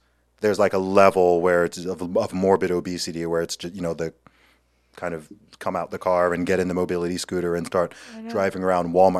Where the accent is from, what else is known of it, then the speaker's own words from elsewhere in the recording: England, United Kingdom; I'm not from the USA. I'm from England.